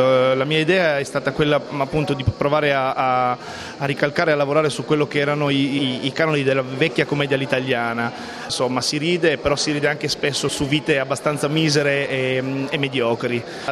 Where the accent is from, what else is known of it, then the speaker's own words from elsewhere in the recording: Gorizia, Friuli-Venezia Giulia, Italy; Io vengo dal Friuli Venezia Giulia, sono di Gorizia.